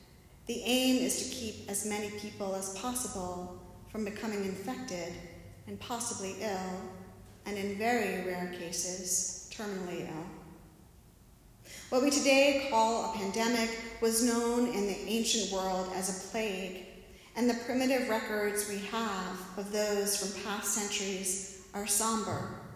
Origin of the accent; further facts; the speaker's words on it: New York, United States; When I think of the thousands of deaths in my home state of New York, I want to weep.